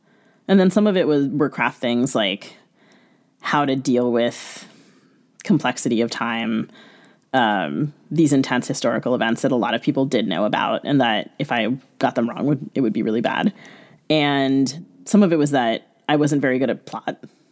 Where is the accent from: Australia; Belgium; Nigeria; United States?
United States; So I grew up in the United States, and I think some of this was a little bit of, again, maybe kind of a dare to myself of could I write fiction that was set during my lifetime in Sri Lanka and make it believable.